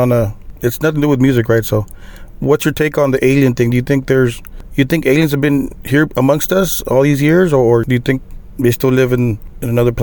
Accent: Eagle Pass, Texas, United States; I'm from Eagle Pass, close to San Antonio.

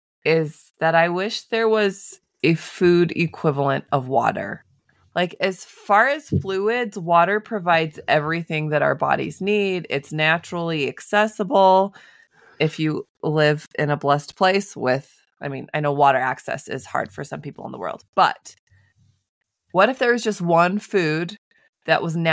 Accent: Logan, Utah, United States; born there; I was born in Logan too.

